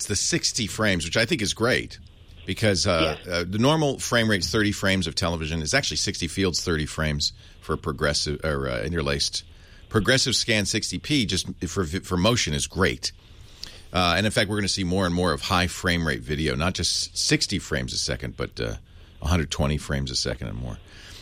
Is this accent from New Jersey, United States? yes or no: no; Rhode Island, United States; I grew up in Rhode Island. I would pay to see drone videos of New England.